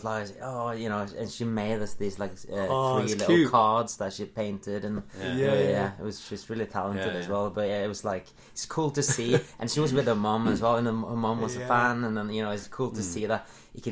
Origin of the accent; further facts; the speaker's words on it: Oslo, Norway; English is a second language; doing a show there in my hometown.